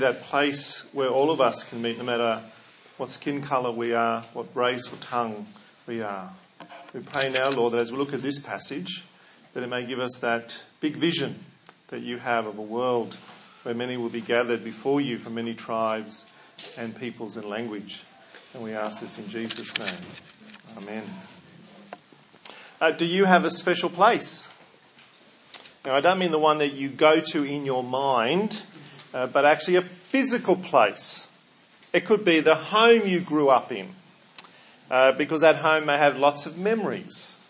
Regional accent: Surry Hills, New South Wales, Australia; One house for me is special is the house I grew up in Surrey Hills in Sydney.

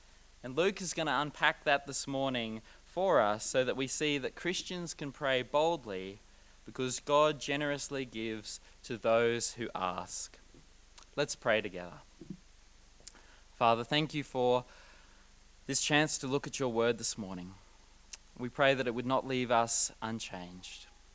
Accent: Queensland, Australia; I'm from Queensland and I really needed to warm up. In Queensland, we only have one day of winter a year, so for me, this is very unusual.

